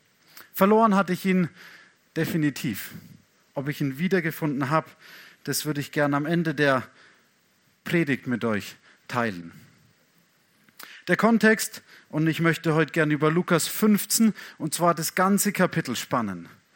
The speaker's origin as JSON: {"language": "German", "town": "Ochsenfurt", "region": "Bavaria", "country": "Germany", "said": "ich bin hier oder ich komme aus Ochsenfurt"}